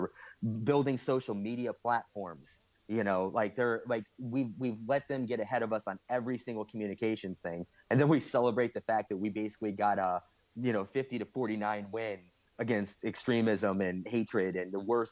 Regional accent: Barberton, Ohio, United States; like, come with me in my hometown in Barberton.

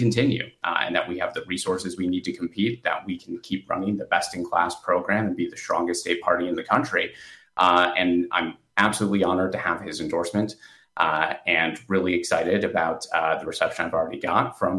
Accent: Two Rivers, Wisconsin, United States; I was born and raised in Two Rivers, Wisconsin, out in the country, as we called it, out on County Highway 42

